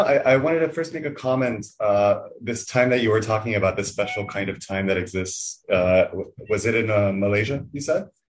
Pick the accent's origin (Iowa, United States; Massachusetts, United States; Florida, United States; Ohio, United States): Florida, United States; Miami; I'm from Miami, and in Miami, people call it different things depending on where you're from.